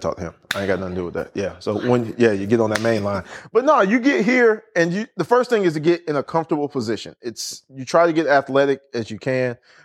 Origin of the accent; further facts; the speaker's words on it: Orlando, Florida, United States; I'm from Orlando. I'm from Florida. We don't do that.